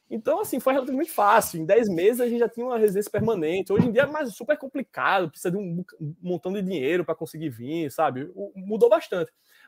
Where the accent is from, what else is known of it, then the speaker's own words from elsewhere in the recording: Maceió, Alagoas, Brazil; now in Canada; Enfim, sou de Maceió, Alagoas.